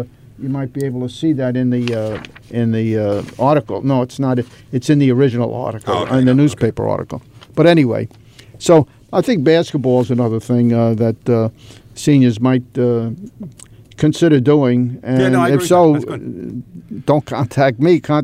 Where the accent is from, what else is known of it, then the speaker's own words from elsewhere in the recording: New York, United States; my parents, Greek immigrants. I was born in Hell's Kitchen, raised there, moved to Astoria, which was a big step up from the slums of New York, living in a railroad flat.